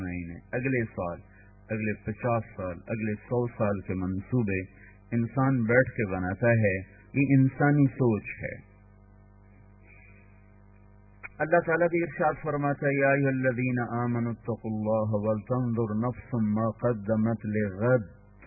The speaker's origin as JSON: {"language": "Urdu", "country": "Pakistan", "tie": "born there", "said": "نہ میں اپنی طاقت سے بنا، نہ آپ اپنے ارادے سے بنے، نہ میں پاکستان میں پیدا ہوا"}